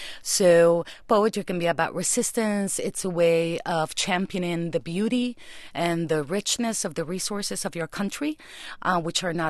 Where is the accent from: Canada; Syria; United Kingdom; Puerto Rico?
Puerto Rico; I come from Puerto Rico